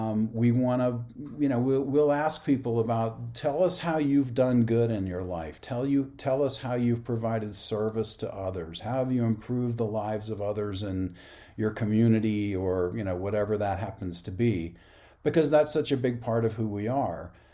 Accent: Georgia, United States; since my grandfather took me out hunting and fishing as a little boy growing up in Georgia.

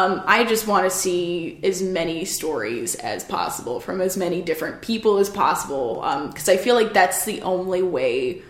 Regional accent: Canada; now in Brooklyn, United States; I'm Canadian living in the States, in Brooklyn

